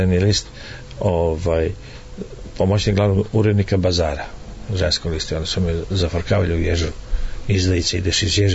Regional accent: Kruševac, Šumadija and Western Serbia, Serbia; born there; Kao što ja kažem, ja sam rođen u Kruševcu. Imao sam sreće da budem rođen u Kruševcu, kao što je Kruševac imao sreće da ja budem rođen u njemu.

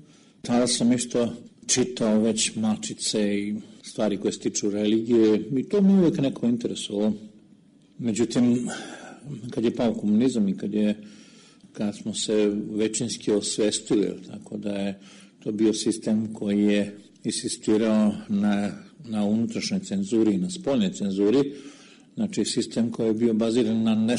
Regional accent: Belgrade, Serbia; Rođen sam u Beogradu

